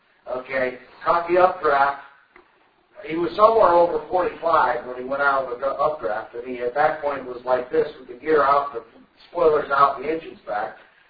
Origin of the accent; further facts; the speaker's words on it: California, United States; And I'm from California, been here 4 years.